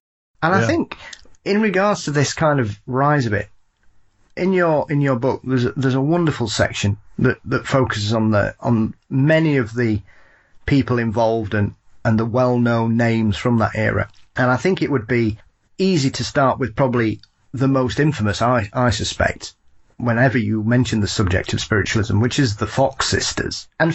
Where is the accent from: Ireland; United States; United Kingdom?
United Kingdom; as a Brit